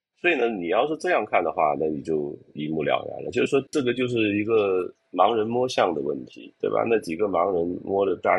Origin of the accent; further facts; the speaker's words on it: China; 那我们中国人都说哈，这个办法总比问题多，对吧？